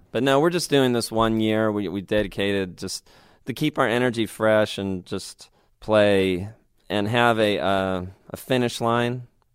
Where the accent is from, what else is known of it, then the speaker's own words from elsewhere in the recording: United Kingdom; And then, I don't know, for some reason I said that and just being British.